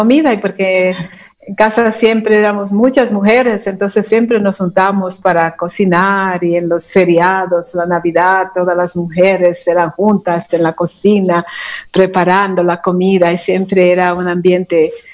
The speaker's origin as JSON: {"language": "Spanish", "region": "Santo Domingo", "country": "Dominican Republic", "tie": "born or raised there", "said": "En la República Dominicana, yo soy originaria de la República Dominicana y yo nací cerca de Boca Chica, en un pueblito costero, y ahí pasé mi niñez."}